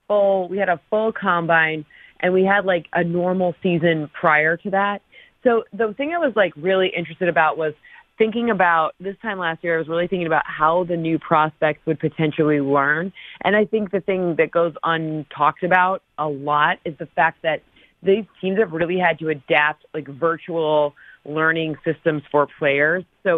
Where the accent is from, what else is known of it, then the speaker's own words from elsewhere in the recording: Michigan, United States; I'm from Michigan. The Lions are going to be terrible this year